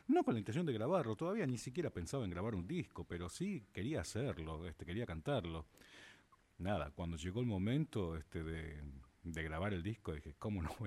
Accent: Buenos Aires, Argentina; also born or lived in La Rioja; si bien soy nacido en Buenos Aires, desde los 13 años hasta los casi 30 viví en La Rioja.

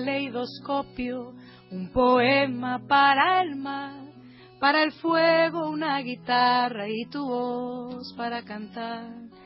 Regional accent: Colombia; moved away as an adult; Fue una de las primeras canciones que compuse cuando salí de Colombia en el año 99. Yo me fui a estudiar a Boston

